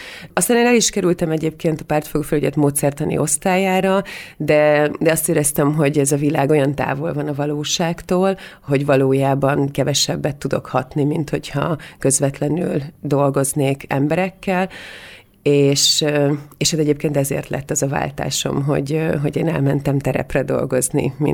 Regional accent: Budapest, Hungary; hiszen mondjuk Pesten egy panelben nőttem fel.

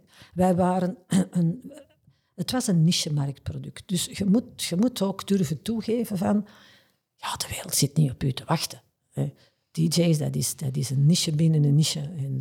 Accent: Flanders, Belgium; Wij zijn Vlamingen, we zijn wat te bescheiden

